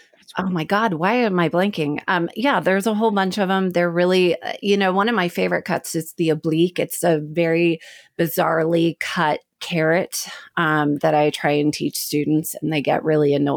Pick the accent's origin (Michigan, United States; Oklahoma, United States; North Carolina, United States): Oklahoma, United States; Oklahoma City; I was pretty confused in my younger life about which direction. I'm from the Midwest.